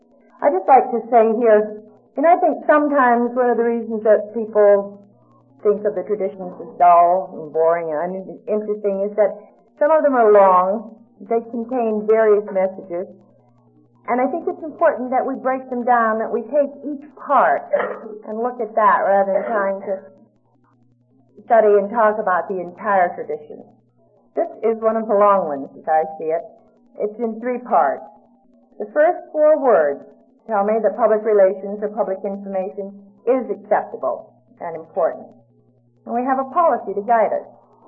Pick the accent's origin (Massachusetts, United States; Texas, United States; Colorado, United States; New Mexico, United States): Massachusetts, United States; from Massachusetts.